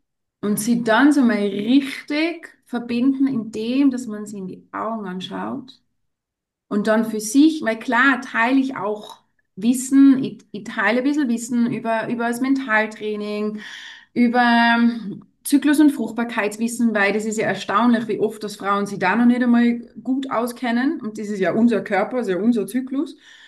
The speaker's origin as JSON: {"language": "German", "country": "Netherlands", "lives_now": "Salzburg, Austria", "said": "ich bin aus Holland, wohne in Salzburg"}